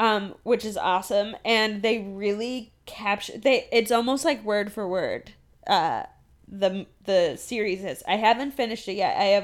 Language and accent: English; Chicago, Illinois, United States; I'm from Chicago.